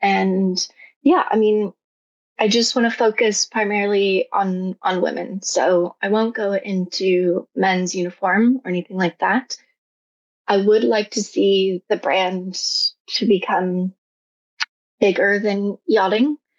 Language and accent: English; United States; now in Spain; I haven't really had an issue here in Spain with being an American. Sometimes I want to tell people I'm Canadian, but I haven't done that yet.